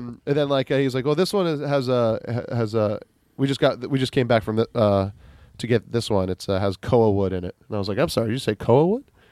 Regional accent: Kailua, Hawaii, United States; I was like, "Oh, I am from Kailua."

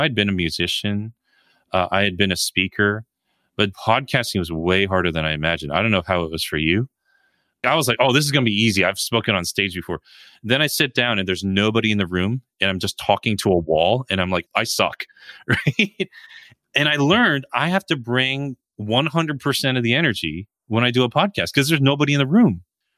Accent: New Jersey, United States; I grew up in New Jersey, like I told you, and traffic is really bad there.

